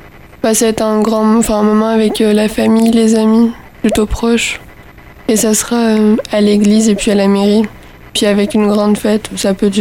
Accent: Brittany, France; j'ai 15 ans. Et je suis bretonne et je viens plutôt d'une famille catholique.

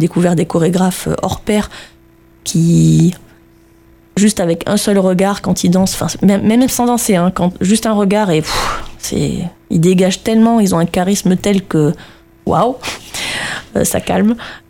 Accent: Bordeaux, Nouvelle-Aquitaine, France; J'ai fait plus de 10 ans de classique sur Bordeaux, puisque je suis originaire de Bordeaux à la base.

